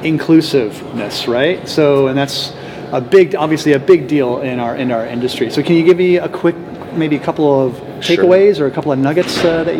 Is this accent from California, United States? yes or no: yes; San Diego, California, United States; I'm from San Diego, so we need all the water that we can get.